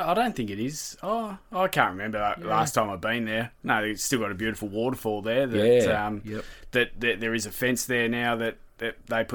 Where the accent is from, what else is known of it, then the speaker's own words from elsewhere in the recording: Waratah, Tasmania, Australia; So grew up. So first few years of life were down in Waratah.